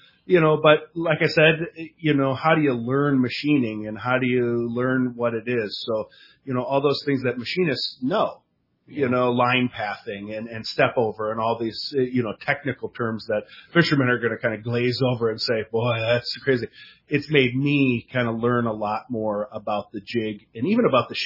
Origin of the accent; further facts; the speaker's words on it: Minnesota, United States; like I grew up in Minnesota, we fish what's called a lemon head